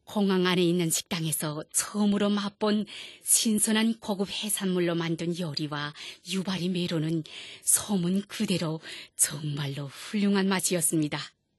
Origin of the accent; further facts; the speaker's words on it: North Korea; 제가 북조선 출신자라는 것을 알고